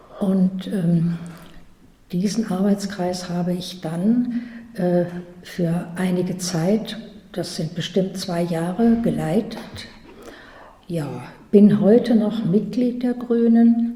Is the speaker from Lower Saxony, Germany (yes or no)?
no; Königswinter, North Rhine-Westphalia, Germany; Nein, ich komme aus dem Rheinland, aus dem wirklichen Rheinland, am Rhein direkt aus Königswinter.